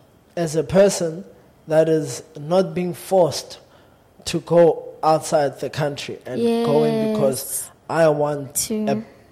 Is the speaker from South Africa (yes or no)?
yes; South Africa; Or it's me and I'm South African.